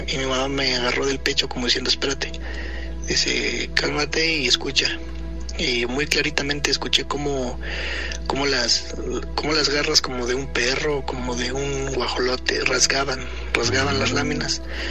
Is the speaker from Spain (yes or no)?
no; Temascalapa, State of Mexico, Mexico; yo soy de Temascalapa, un saludo a todos por allá